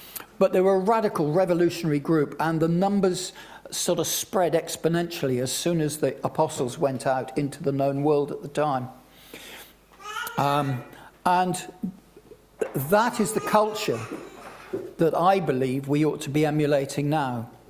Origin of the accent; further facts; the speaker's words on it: Scotland, United Kingdom; I was born in Scotland. I was born 8 miles down the road. My father was born in the same place. We were living in the house that he was born into.